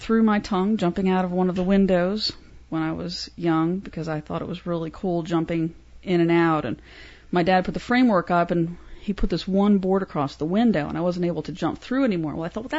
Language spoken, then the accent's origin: English; Virginia, United States; also born or lived in New York; Virginia. Well, originally, I was born in New York. But I consider Virginia because that's where I grew up, first grade on.